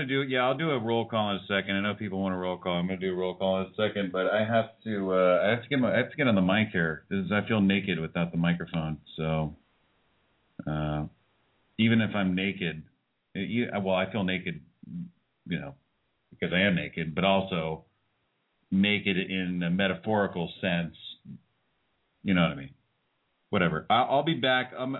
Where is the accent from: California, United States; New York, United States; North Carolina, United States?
California, United States; I'm just going to call you Shu because I'm Californian. We shorten everything.